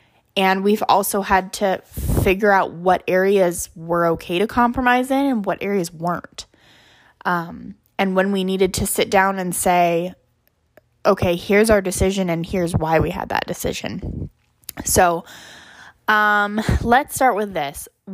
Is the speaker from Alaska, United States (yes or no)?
yes; Alaska, United States; He was growing up in Arizona. I was growing up in Alaska.